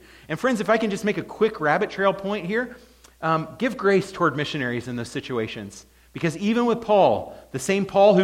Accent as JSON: {"language": "English", "town": "Huntingburg", "region": "Indiana", "country": "United States", "tie": "born or raised there", "also_born_or_lived": "Jasper", "said": "I was born in Jasper. We graduated from Southridge, though. Ended up moving to Huntingburg in fourth grade. Graduated from Southridge."}